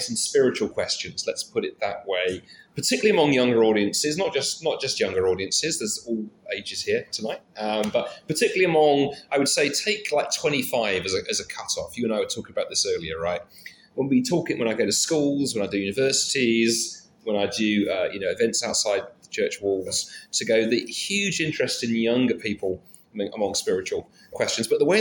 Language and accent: English; London, United Kingdom; Not everywhere, but I'm a Londoner. So I grew up in South London.